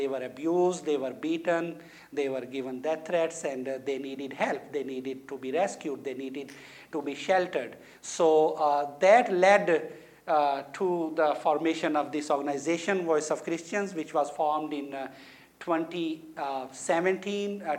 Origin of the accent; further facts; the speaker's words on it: Pakistan; English is a second language; I'm from Muslim background. I was born and raised in Pakistan in a very devout Muslim family